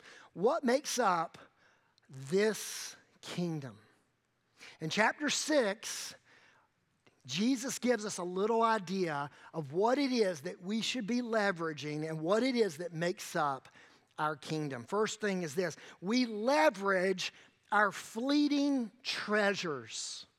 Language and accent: English; United States; because we grew up in America, because we grew up in the will of the people, we have a really skewed view of God's kingdom versus my kingdom.